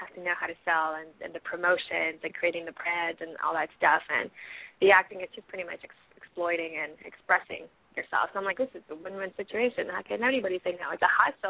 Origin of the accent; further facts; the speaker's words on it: Canada; I am a Canadian actress.